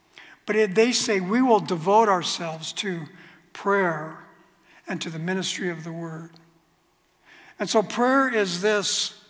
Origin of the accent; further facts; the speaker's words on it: Glendora, California, United States; I grew up in Glendora, California